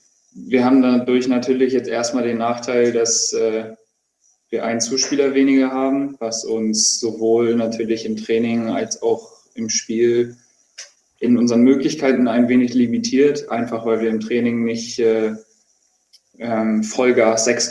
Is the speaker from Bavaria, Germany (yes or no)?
no; Hamburg, Germany; ich bin in Hamburg geboren. Ich habe nie woanders gelebt. Ich bin da zur Schule gegangen. Ich habe da mein ganzes Leben bisher verbracht.